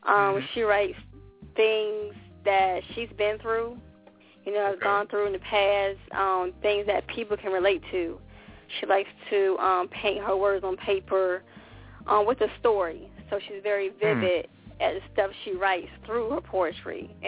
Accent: Suffolk, Virginia, United States; also born or lived in South Carolina / Hawaii; I am from Virginia, VA, the Suffolk, Hampton Roads area in Virginia.

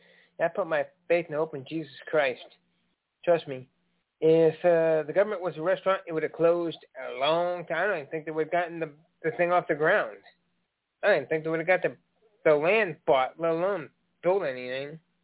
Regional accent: Mexico; I know I'm from Mexico, but don't worry.

